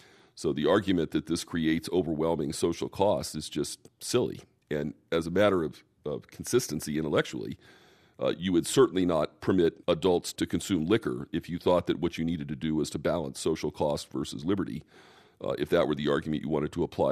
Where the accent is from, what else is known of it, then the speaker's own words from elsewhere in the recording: Boston, Massachusetts, United States; we hope to be the winner for a license in my hometown of Boston.